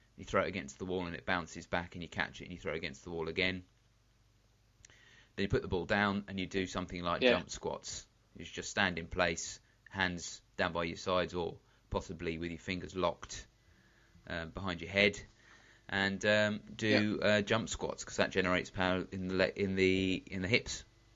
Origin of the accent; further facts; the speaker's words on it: England, United Kingdom; The one thing about the Ashes, as an Englishman